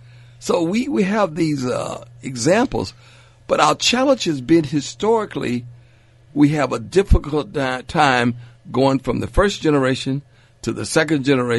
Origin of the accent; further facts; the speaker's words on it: LaGrange, Georgia, United States; born there; I was born at 213 King Street in LaGrange, Georgia.